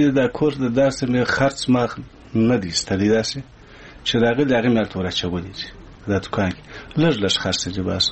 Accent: Kandahar, Afghanistan; او زه د کندهار د ولایت یم.

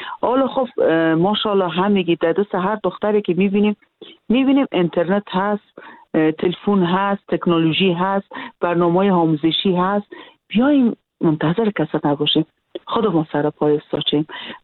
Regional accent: Afghanistan; ما افغان هستیم، ما به این شرایط افغانستان عادت کردیم

